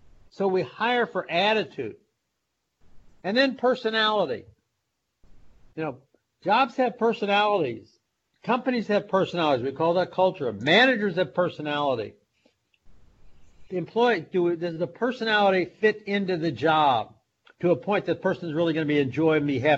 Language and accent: English; St. Louis, Missouri, United States; I grew up in St. Louis, Missouri, years and years ago.